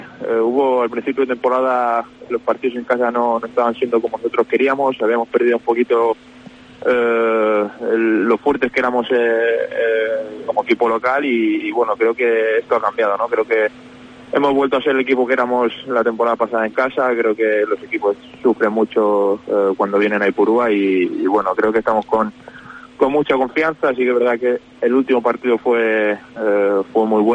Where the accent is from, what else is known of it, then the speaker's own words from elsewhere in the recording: Balearic Islands, Spain; Somos tres baleares, … y yo de Mallorca, sí, de Menorca